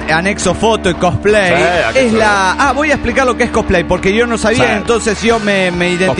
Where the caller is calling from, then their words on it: Houston, Texas, United States; de Houston.